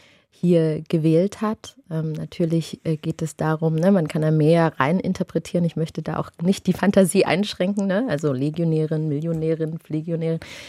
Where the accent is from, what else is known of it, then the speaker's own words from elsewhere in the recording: Thuringia, Germany; weil ich wieder in Thüringen, meiner Heimat, spielen durfte.